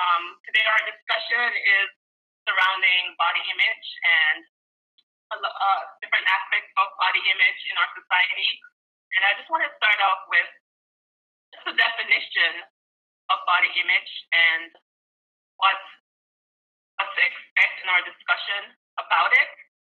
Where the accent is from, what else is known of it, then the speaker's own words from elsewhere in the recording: Jamaica; growing up in Jamaica as a tall girl, there was not a lot of tall girls growing up